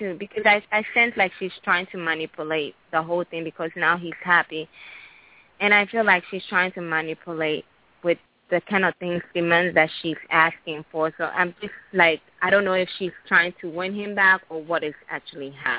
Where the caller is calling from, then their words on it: Chicago, Illinois, United States; calling from Chicago, Illinois.